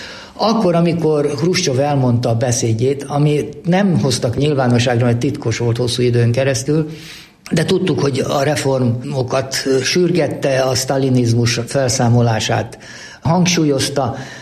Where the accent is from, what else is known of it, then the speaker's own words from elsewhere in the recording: Újkígyós, Békés, Hungary; also born or lived in Budapest / Pusztanagyoszlár; édesapám Pest mellett, Pusztanagyoszláron, Mendei Sűsáv között volt a Teleki birtokon intéző. Ott nevelkedtem 5 éves koromig, majd aztán átkerültünk Békés megyébe, Újkígyósra, ahol a Wenckheim uradalomban kapott édesapám állást, és az újkígyósi Frigyesmajorban laktunk, 1946-ig.